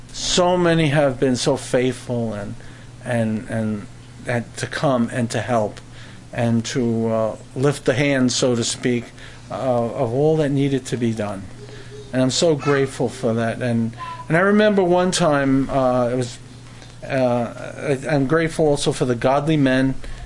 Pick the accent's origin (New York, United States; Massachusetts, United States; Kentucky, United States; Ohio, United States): New York, United States; Brooklyn; moved away as an adult; I grew up in Brooklyn. Came here at the age of 21, I guess. And I lived in the midst of industry, factories, and an apartment.